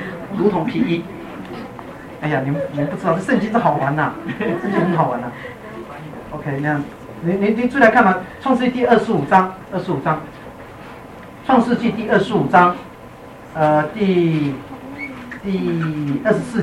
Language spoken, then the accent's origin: Chinese; China; now in United States; 我们都是中国人，对不对？